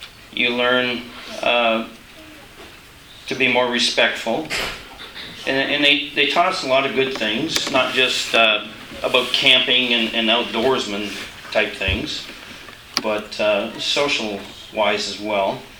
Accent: Canada; When I was growing up in Canada, at the age of eight years old

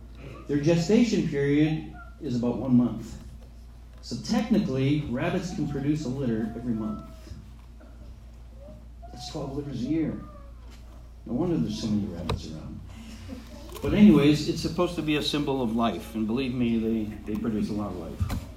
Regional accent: Canada; now in United States; I'm glad I live in North America, by the way. And I love the United States, even though I'm a Canadian.

